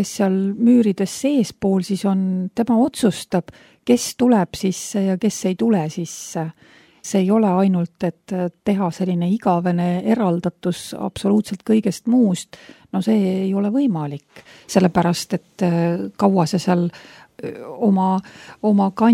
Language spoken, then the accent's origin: Estonian; Viljandi, Viljandi County, Estonia; Mina olen Viljandist pärit ja mina olen tõesti väga palju käinud lossimägedes